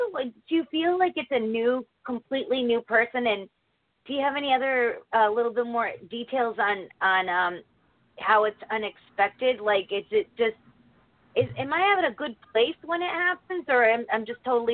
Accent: Connecticut, United States; I'm from Connecticut.

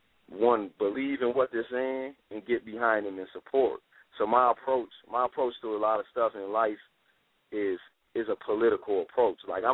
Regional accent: Buffalo, New York, United States; now in Atlanta, United States; Yeah, I'm from Buffalo, New York. I live in Atlanta

